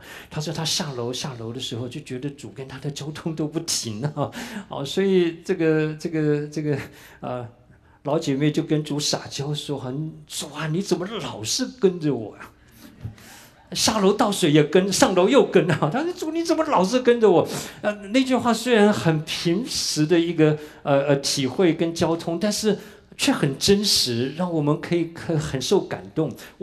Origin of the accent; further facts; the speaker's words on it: Taiwan; now in United States; 所以我们小的时候在台湾